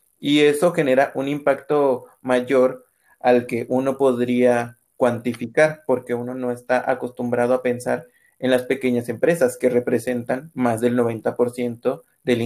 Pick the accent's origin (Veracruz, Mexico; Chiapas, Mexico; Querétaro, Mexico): Veracruz, Mexico; Yo soy del estado de Veracruz, acá es un poco más conocida la licenciatura